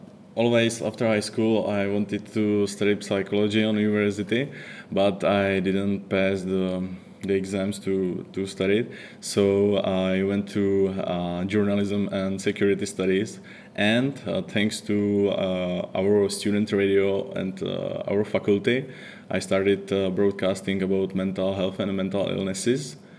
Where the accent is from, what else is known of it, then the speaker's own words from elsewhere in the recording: Brno, South Moravian Region, Czechia; English is a second language; I came from Czech Republic, from Brno